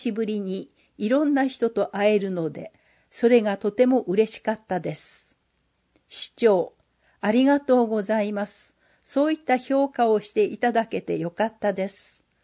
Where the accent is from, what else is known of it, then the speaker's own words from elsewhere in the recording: Iki, Nagasaki, Japan; now in Kanto, Japan; 僕は関東の方で生活しているので、自分の出身を聞かれた時に、行きって言ってもなかなか伝わらないことが結構あるのですが